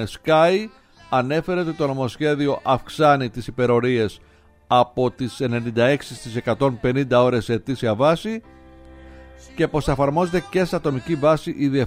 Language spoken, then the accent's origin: Greek; Arta, Epirus, Greece; στην ιδιαίτερη πατρίδα μου, στη μία από τις δύο, στην Άρτα